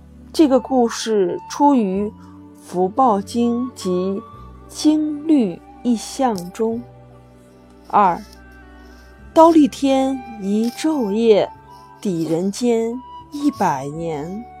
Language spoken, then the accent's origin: Chinese; Xi'an, Shaanxi, China; 我是西安的